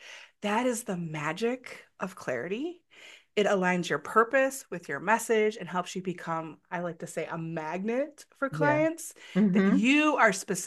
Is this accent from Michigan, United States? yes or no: yes; Detroit, Michigan, United States; I'm come from Detroit, so it's stuck in neutral.